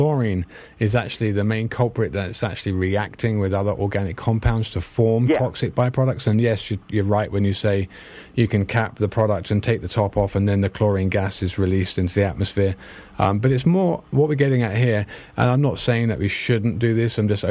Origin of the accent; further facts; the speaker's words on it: United Kingdom; probably because I'm British and I knew about it